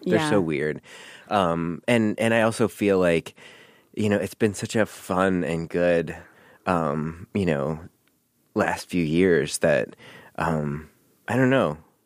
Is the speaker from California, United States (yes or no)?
no; Milwaukee, Wisconsin, United States; So I grew up in Milwaukee, and I was home visiting my family